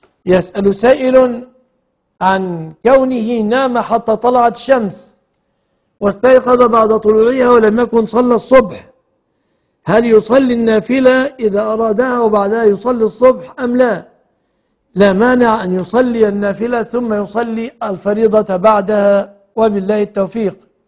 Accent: Egypt; بلادنا مصر

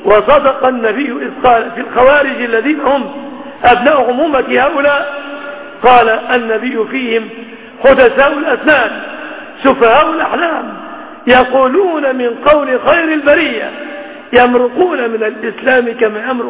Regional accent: Egypt

